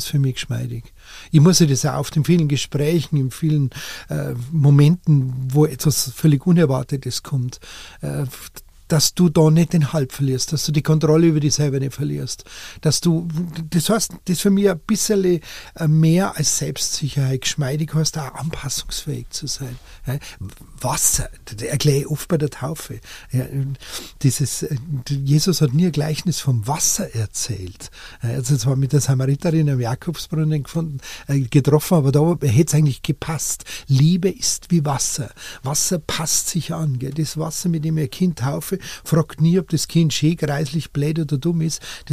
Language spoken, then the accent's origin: German; Munich, Bavaria, Germany; Nein, ich bin in Leim aufgewachsen.